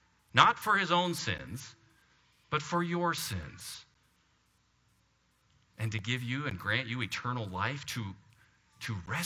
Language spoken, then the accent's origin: English; Canada; which pains me a little bit as a Canadian to say that.